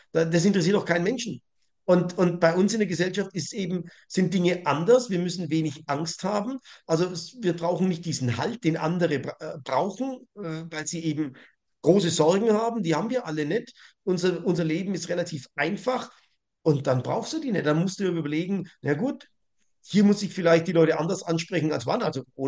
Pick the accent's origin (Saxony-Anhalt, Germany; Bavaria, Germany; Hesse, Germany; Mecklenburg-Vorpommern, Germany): Bavaria, Germany; Rothenburg; born there; Also ich bin zwar ein gebürtiger Rothenburger, habe aber nie mitgemacht